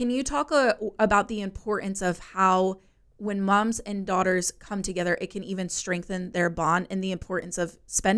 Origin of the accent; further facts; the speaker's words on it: United States; now in Australia; I'm not from Australia, I'm from the States